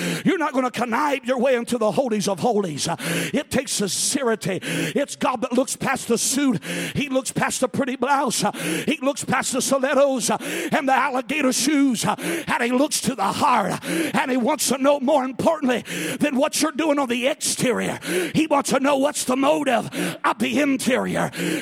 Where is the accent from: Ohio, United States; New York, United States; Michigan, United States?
Ohio, United States; Columbus; also born or lived in San Diego, United States; I was in San Diego, California, and my dad, we were just a different breed. And I was raised in Columbus, Ohio. We were like the Beverly Hillbillies that went to California.